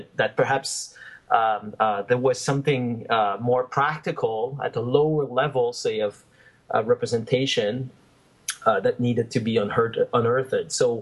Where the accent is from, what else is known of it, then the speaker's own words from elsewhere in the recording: Montreal, Quebec, Canada; And originally, I'm from Montreal